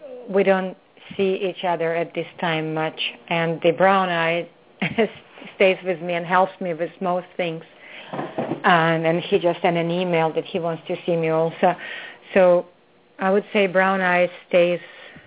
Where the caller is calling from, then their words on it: California, United States; I'm calling from California.